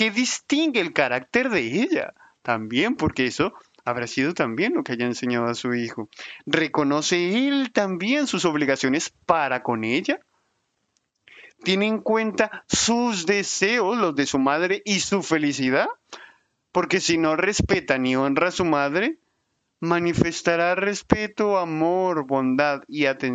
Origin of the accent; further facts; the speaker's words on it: Colombia; Yo soy colombiano, por cierto